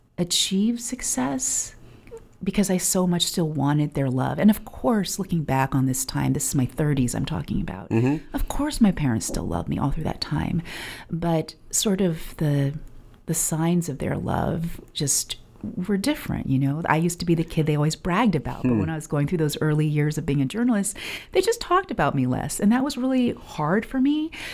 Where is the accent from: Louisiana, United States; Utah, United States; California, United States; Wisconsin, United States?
California, United States; seeking my parents' approval as a Taiwanese kid growing up in California was everything.